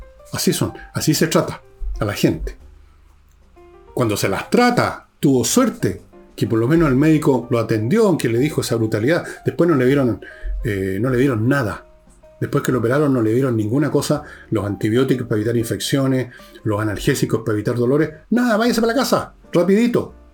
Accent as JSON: {"language": "Spanish", "country": "Chile", "said": "como yo, como usted, como muchos chilenos"}